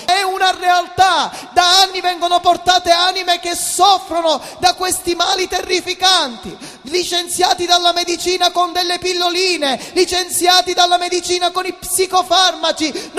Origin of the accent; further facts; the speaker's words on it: Palermo, Sicily, Italy; sono cresciuto da buon palermitano in quella che è la nostra città.